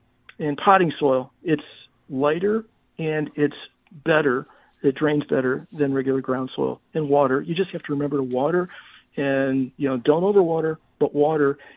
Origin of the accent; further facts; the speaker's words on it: St. Louis, Missouri, United States; I remember growing up in St. Louis, my dad, you know, grandpa had the farm, but dad went to Produce Row every day.